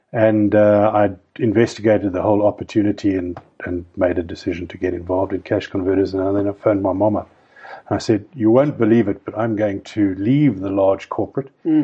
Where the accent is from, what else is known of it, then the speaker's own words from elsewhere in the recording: Cape Town, Western Cape, South Africa; white male South African upbringing. I was brought up in Cape Town. I went to school in the southern suburbs.